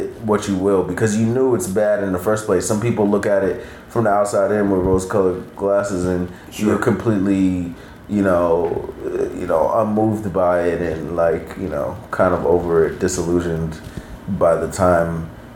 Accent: Queens, New York, United States; Yeah, I'm born and raised in Queens.

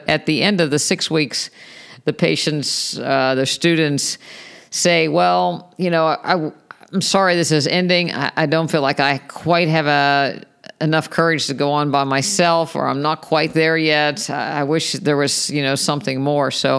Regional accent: West Virginia, United States; I went back to my hometown at West Virginia University

